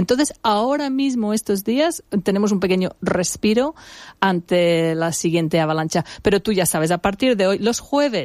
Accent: England, United Kingdom; Spanish is a second language; now in Benidorm, Spain; yo soy inglesa, llevo muchísimos años viviendo aquí

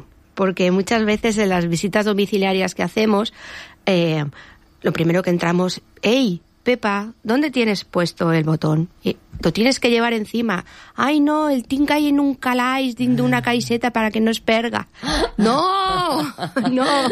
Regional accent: Madrid, Community of Madrid, Spain; Yo soy una persona de Madrid y me vengo aquí 6 meses, los de invierno y los de verano me voy a Madrid.

